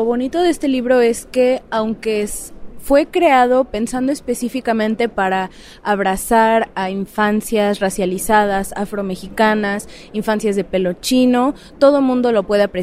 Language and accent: Spanish; Veracruz, Mexico; Soy una persona afrodescendiente de los dos lados de mi familia, somos de Veracruz, y también fue muy importante para mí porque viviendo en Veracruz, ser una persona negra pues no es algo fuera de lo común o raro.